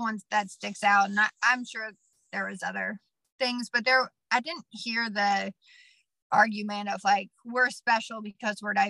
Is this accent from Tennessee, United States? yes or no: no; Washington, United States; now in New Orleans, United States; I came from Washington State, and a couple of things. One is I thought I was like super inclusive and da da da. Well, turns out there just weren't any Black people anywhere I grew up.